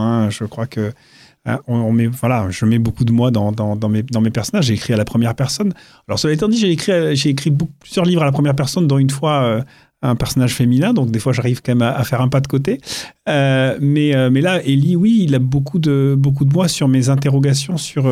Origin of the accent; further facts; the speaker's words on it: Marseille, Provence-Alpes-Côte d'Azur, France; born there; Moi, je suis né à Marseille, comme vous l'avez dit.